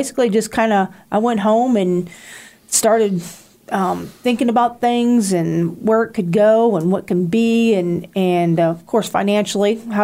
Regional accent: Michigan, United States; born there; also born or lived in Ohio; now in Pulaski, United States; Well, I am actually a Yankee because I was born in Michigan and was in Ohio and spent a lot of my time up in the north there.

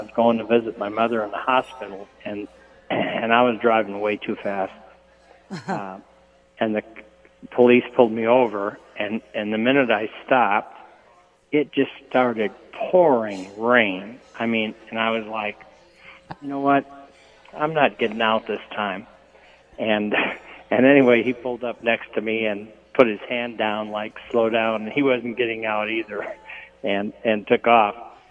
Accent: Iowa-Minnesota border, United States; I grew up on the Iowa-Minnesota border, and as a kid, 16, 17 years old

